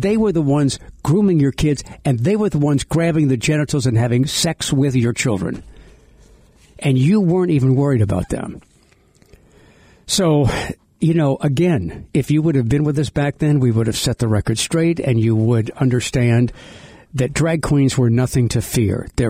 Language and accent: English; New Orleans, Louisiana, United States; I grew up in New Orleans. My parents took us to the Quarter when we were kids